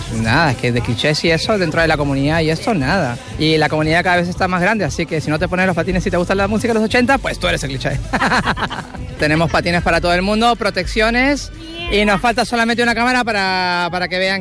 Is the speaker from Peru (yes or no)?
yes; Peru; now in Barcelona, Spain; Soy original de Perú y hace 9 años que vivo en esta linda ciudad.